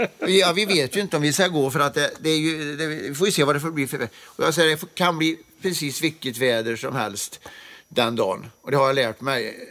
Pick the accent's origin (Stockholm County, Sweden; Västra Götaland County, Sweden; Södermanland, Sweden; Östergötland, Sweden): Västra Götaland County, Sweden; jag är ju inte värmlänning. Så jag löver inget. Liksom. De bara löver och löver. Men jag är ju västgöt.